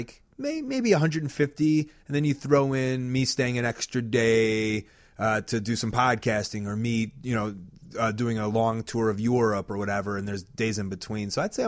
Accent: Deerfield, United States; I come from Deerfield, which is a pretty like stereotypical town of when you think of Deerfield.

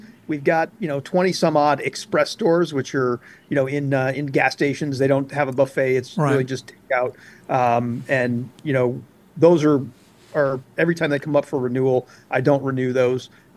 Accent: Flint, Michigan, United States; I grew up in Flint, Michigan.

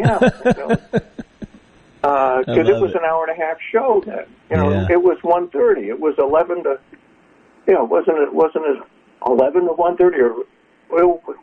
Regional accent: Connecticut, United States; Well, I grew up in Connecticut, you know, New England, very conservative

